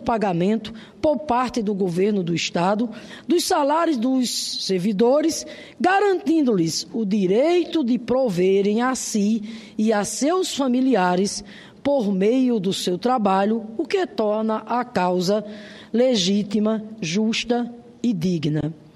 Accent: Rio Grande do Norte, Brazil; eu quero aqui, portanto, me associar à Igreja Católica lá do meu Estado, que mais uma vez, demonstrando, né, a sua sensibilidade e o seu compromisso, né, com a luta em defesa da cidadania, tomam essa iniciativa de endereçar essa carta ao governador do Rio Grande do Norte

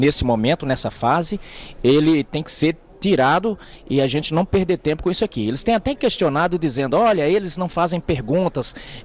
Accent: Mato Grosso, Brazil; also born or lived in Caicó, Rio Grande do Norte; Eu nasci em Caicó, no Rio Grande do Norte, e fui criado, embora tenha sido criado no Mato Grosso

